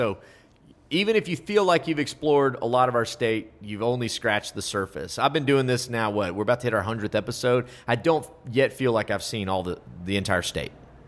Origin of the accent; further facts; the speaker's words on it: Texas, United States; It would be pretty fun to do a spinoff in North Carolina, but I'm not from North Carolina. Do you think it would work? See, I've always said, like, one of the reasons it works, I'm a Texan talking about Texas.